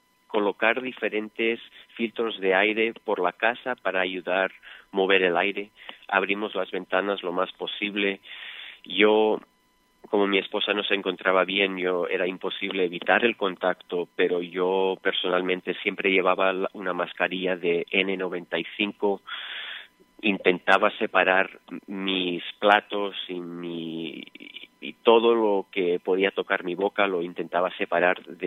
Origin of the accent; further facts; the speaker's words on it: Spain; aunque yo soy español, yo me siento más a gusto entre los mexicanos